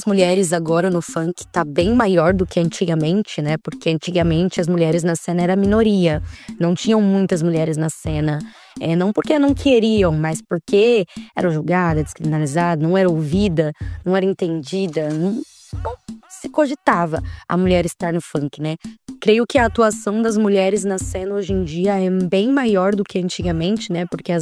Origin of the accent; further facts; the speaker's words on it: Ribeirão Preto, São Paulo, Brazil; E eu sou daqui de Ribeirão Preto, nascida e criada em Ribeirão Preto. Vim da Zona Norte, do extremo norte da cidade, do bairro que chama Simeone.